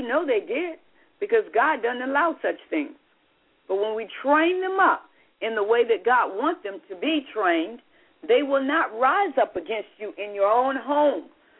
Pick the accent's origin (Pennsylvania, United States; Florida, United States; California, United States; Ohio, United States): Florida, United States; Jacksonville; When I was a child, black child growing up in Jacksonville, we had to sit in the back of the bus.